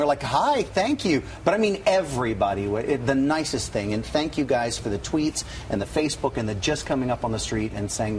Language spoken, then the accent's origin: English; Paducah, Kentucky, United States; born there; I felt like we lived in a small town. I was born in Paducah, Kentucky, and to me, that's exactly what it felt like.